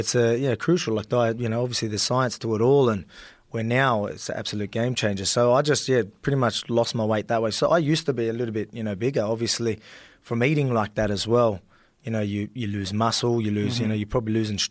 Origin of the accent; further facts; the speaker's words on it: Australia; accent: Australian; But again, my Aussie accent, everyone gets that wrong.